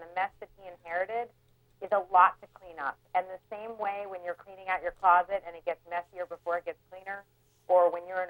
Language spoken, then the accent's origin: English; United States; But I am an American, and I am a woman